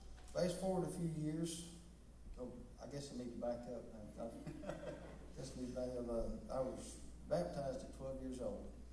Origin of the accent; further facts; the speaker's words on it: Eagle Rapids, Michigan, United States; I was born in Eagle Rapids, Michigan, and as a pretty young, we attended First United Methodist Church in Eagle Rapids.